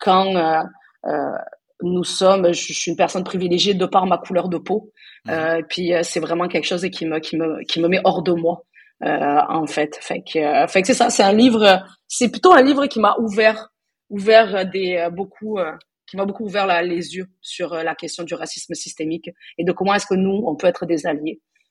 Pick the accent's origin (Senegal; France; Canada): France; Southern France; also born or lived in Portugal; J'ai grandi dans le sud de la France. Ben, je suis née au Portugal, mais j'ai grandi dans le sud de la France, dans un milieu quand même plutôt, on va pas se mentir, un peu racisme, du petit racisme facile.